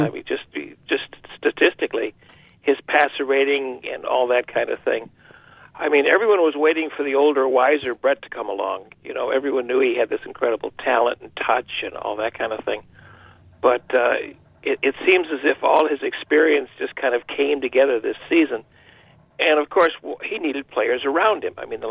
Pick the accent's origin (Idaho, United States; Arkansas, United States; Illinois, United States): Illinois, United States; Chicago; moved away as an adult; I'm not from here. I got here in 1970 and had been hearing about the Packers. I grew up around Chicago, you know, forever.